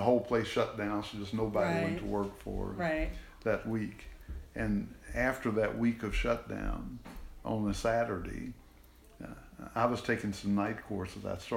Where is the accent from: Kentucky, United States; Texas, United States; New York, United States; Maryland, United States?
Kentucky, United States; Louisville; And I always thought that, to my mind, growing up in Louisville